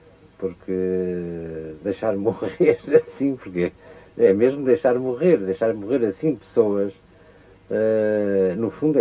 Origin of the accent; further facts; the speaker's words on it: Portugal; Embora não tenha nenhum encargo de velar pelo país a que pertenço, mas como sou português, penso nele